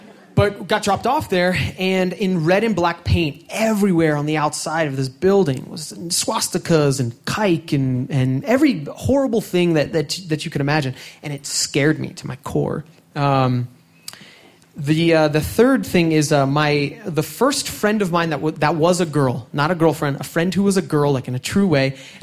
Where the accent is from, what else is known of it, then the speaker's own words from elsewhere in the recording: Washington, District of Columbia, United States; born there; I was born in Washington, D.C., and all of my life, up until this very moment, I have supported, in my heart, the Washington Redskins football team.